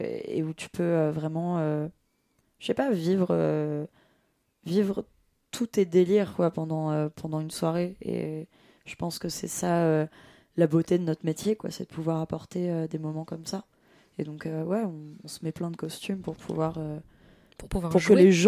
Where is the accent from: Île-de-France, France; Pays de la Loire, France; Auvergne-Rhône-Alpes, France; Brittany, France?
Île-de-France, France; Paris; vu qu'on vient de Paris, forcément, c'est nos concerts parisiens qui ont le plus d'ampleur pour le moment